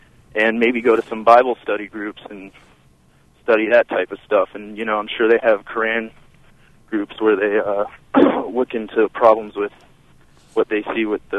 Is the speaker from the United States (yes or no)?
yes; Champaign, Illinois, United States; I'm from Champaign, Illinois.